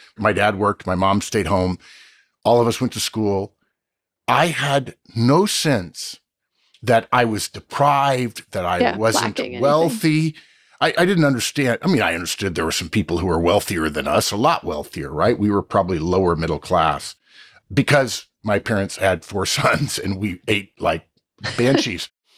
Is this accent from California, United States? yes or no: yes; Arcadia, California, United States; I grew up in Arcadia, California, suburb of LA.